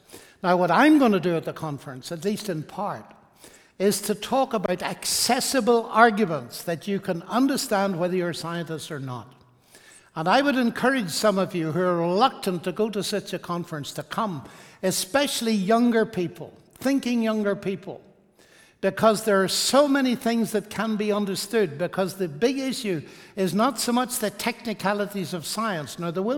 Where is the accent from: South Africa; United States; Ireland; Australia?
Ireland; I come from Ireland, and it's a country with not the best of reputations when it comes to Christianity.